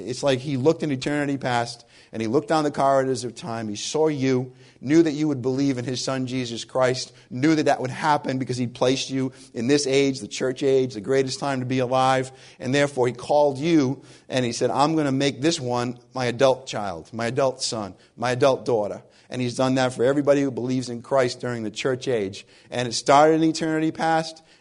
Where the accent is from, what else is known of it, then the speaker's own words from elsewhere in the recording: New England, United States; accent: New England; my New England accent is always like this, but that horsey, froggy thing is not always like this.